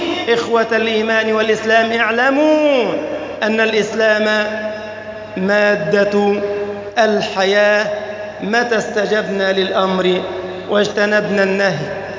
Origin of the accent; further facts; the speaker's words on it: Egypt; اللهم اجعل بلدنا مصر سخاء رخاء وسائر بلاد المسلمين